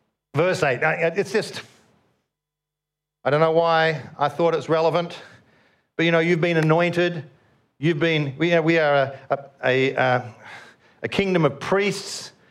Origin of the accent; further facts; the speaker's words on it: Yarrawonga, Victoria, Australia; I'm from Yarrawonga, country town. It was about 4,000 people when I was growing up, so it was just a small country town.